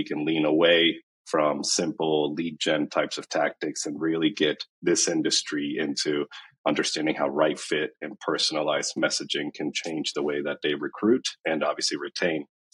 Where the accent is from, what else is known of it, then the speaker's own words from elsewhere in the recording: Argentina; now in United States; I was born and raised in Argentina. My family immigrated to Ohio directly. There were no in-betweens in 1999. So most of my life has now been in the U.S.